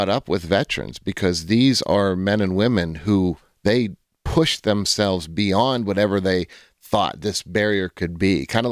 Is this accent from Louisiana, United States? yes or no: no; Pittsburgh, Pennsylvania, United States; But just to be clear, since I'm from Pittsburgh, I met Ray right after he retired.